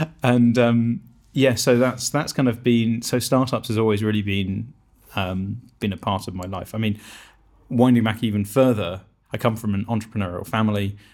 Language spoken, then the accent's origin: English; Cambridge, East of England, United Kingdom; I grew up here in Cambridge, and I'd be writing to companies on the Science Park that I thought were interesting, asking for a job doing literally anything.